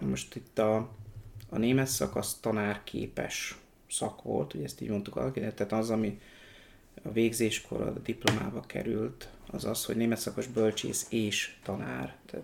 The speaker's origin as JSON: {"language": "Hungarian", "town": "Orosháza", "region": "Békés", "country": "Hungary", "tie": "born or raised there", "said": "Hát én orsházi származású vagyok. Ott születtem, ott jártam iskolába, gimnáziumba. És utána következett a Szegedi Egyetem."}